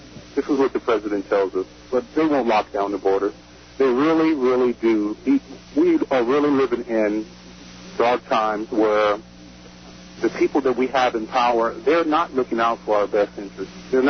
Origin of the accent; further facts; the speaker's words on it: United States; And me as an American, I just feel so helpless.